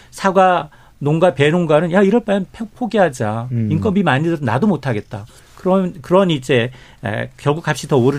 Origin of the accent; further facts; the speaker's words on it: South Korea; 근데 뭐 저는 이제 한국인이니까 우리 게 제일 맛있다라고 생각을 하겠지만